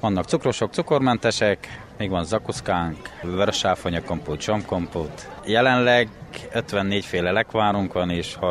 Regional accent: Firtosváralja, Harghita, Romania; Firtosvárajáról vagyok

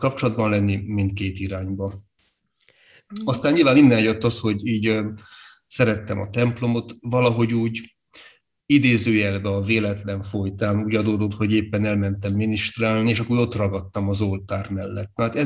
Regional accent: Csíkdánfalva, Harghita, Romania; Csíkszeredfalváról valójában, tehát ott nőttem föl, bár az életrajzi adataimban mindig Csíkszered a szerepel, abból kifolyólag, hogy a szülésze Csíkszeredvárban volt. De hát én dánfalvinak érzem magam, és ott is nőttem föl.

